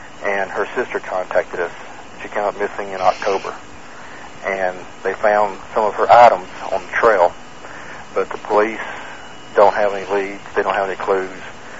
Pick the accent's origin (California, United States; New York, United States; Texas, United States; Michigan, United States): Texas, United States; I grew up in Texas. I lived in the South just about my whole life.